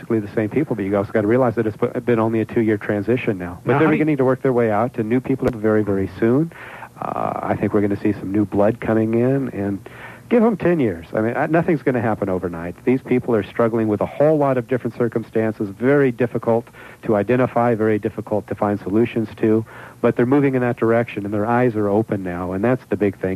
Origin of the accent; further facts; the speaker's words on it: United States; Well, as an American over there, you have a lot of responsibility